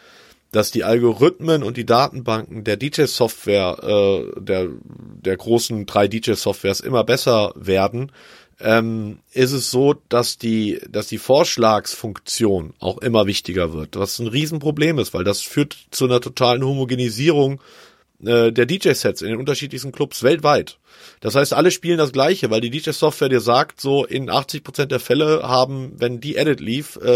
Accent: Cologne, North Rhine-Westphalia, Germany; now in Karlsruhe, Germany; Also ich bin Kölner mit halbamerikanischen Wurzeln, also habe einen amerikanischen Pass, bin aber in Deutschland groß geworden und lebe mittlerweile in Karlsruhe.

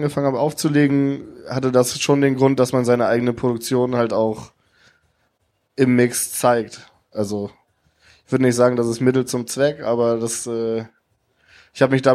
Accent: Kiel, Schleswig-Holstein, Germany; also meine Heimat ist auf jeden Fall Kiel.

